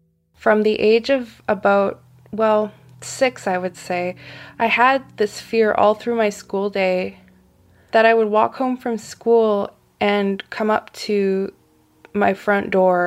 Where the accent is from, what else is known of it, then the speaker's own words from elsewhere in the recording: Quebec City, Quebec, Canada; born there; first language French; English is a second language; I was born in Quebec City. My first language was French. It wasn't a super rich part of the city.